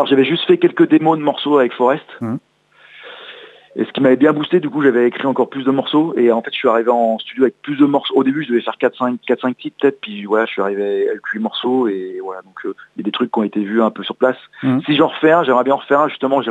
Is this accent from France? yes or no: no; Los Angeles, California, United States; parce que moi j'ai grandi à Los Angeles